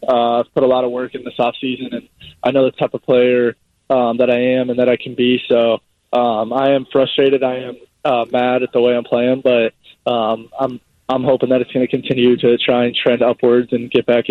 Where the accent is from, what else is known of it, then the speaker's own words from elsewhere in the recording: Michigan, United States; Yeah, my whole family is born and raised in Michigan.